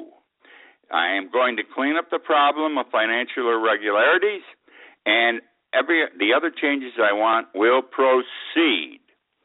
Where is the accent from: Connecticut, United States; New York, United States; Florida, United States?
New York, United States; Utica; Two of my churches in my hometown of Utica, New York, where I spent 70 years of my life, 71 to be exact, are closed down today.